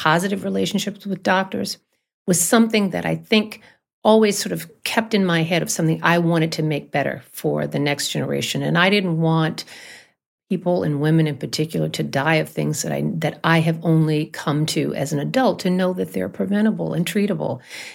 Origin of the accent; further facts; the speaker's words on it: Alabama, United States; just in my home state, not only did J. Marion Sims come there and do these atrocious things